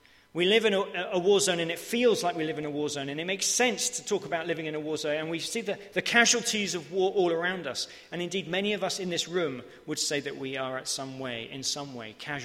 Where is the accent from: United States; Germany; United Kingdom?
United Kingdom; England; We're quite English, aren't we?